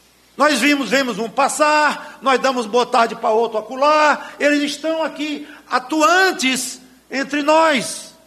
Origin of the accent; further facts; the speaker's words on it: Piauí, Brazil; Uma vez eu fui para o Piauí, minha terra, lá com meu pai, minha mãe e meus 5 irmãos, todos pequenos